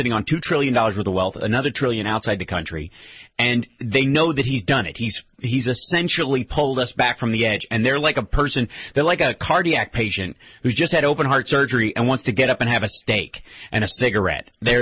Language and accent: English; Kentucky, United States; this is the state that, and it's my home state, that's kept Mitch McConnell in there for a while